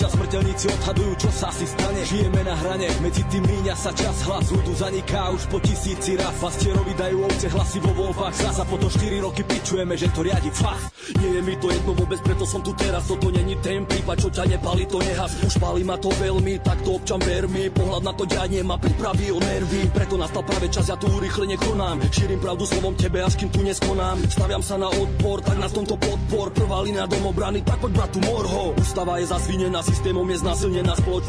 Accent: eastern Slovakia, Slovakia; Som z východného Slovenska, kde sa žije z ruky do huby, kde výplaty nestačia ani na základné potreby

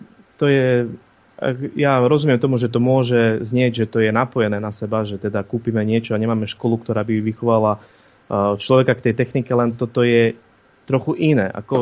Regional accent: Poltár, Banská Bystrica Region, Slovakia; Ja pochádzam z Poltára a ja sa viem pomaly dostať do Poltára diaľnicou.

